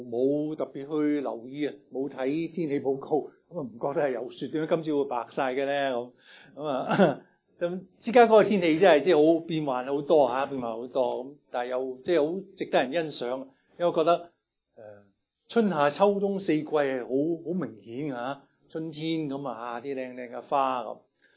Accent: China; now in United States; 咁我哋中國人咧跟住又農曆新年啦

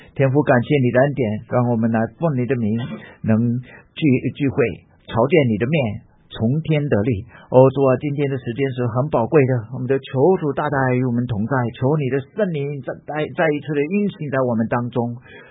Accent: Taiwan; accent: Minnan; 所以我的口音有一点改变。我本来的闽南腔就很重的，非常重的。你可以，但是后来呢，我就渐渐的跟着大陆人，这个后来那个改变了一点，那现在就变成这三种的口音都混在一起，南腔北调的

